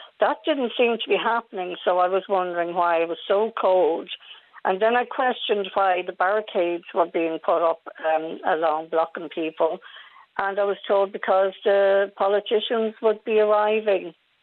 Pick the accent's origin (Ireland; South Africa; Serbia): Ireland; look, I'm Irish.